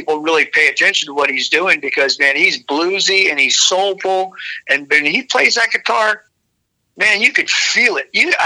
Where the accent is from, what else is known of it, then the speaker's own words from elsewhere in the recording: Hayward, California, United States; it's kind of funny because they're from Hayward, and I'm from Hayward.